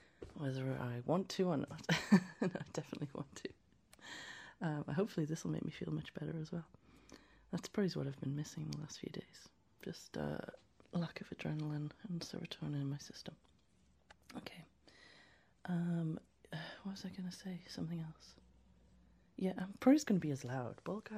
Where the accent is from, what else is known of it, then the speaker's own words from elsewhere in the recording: England, United Kingdom; I just look, I'm English. We're very, very repressed, don't you know?